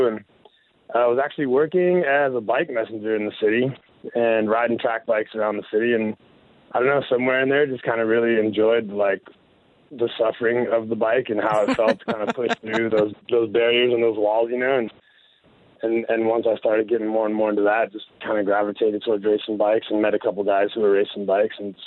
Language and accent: English; Denver, Colorado, United States; I grew up in Denver, Colorado.